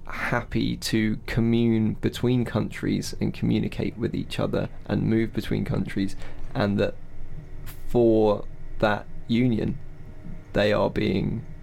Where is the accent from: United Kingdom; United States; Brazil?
United Kingdom; England; I think as an Englishman reading the subtitles as well